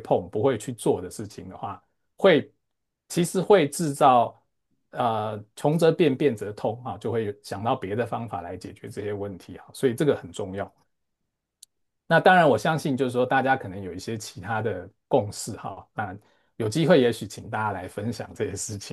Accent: Hualien County, Taiwan; 这是台湾的，这个在花莲的某一个地方的一个小火车站。我们小时候是看着这些东西长大的。

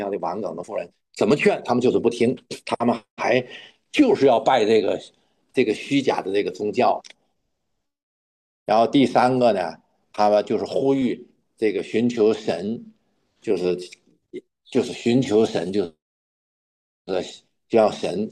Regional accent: Guangdong, China; 就像我们今天我们广东人说八

